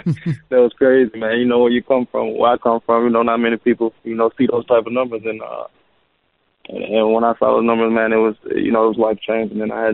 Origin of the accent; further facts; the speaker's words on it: Tuscaloosa, Alabama, United States; Man, it's big in basketball, and you know, big in football, obviously. You got University of Alabama, and all we know there is footbal